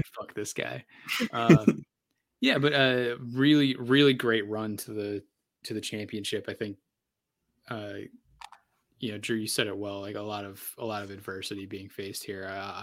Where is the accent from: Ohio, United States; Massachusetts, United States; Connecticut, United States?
Massachusetts, United States; Amherst; I grew up in Amherst or around Amherst.